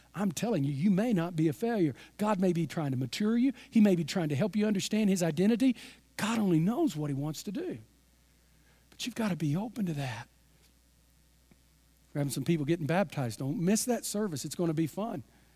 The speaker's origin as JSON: {"language": "English", "region": "Texas", "country": "United States", "said": "you got to understand, I'm from East Texas, and I'm strong."}